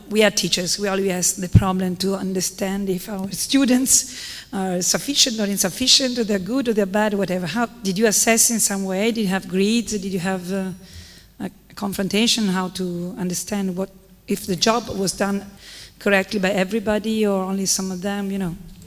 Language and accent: English; Livorno, Tuscany, Italy; English is a second language; So in the end, I am … from Italy, Livorno.